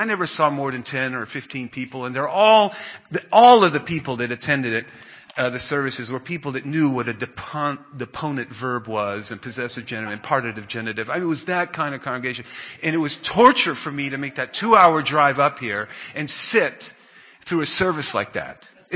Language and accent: English; Sa'ala, Central District, Israel; was raised, my most formative years were spent in a small town north of Tel Aviv called Sa'ala, but I grew up in the Baptist Village.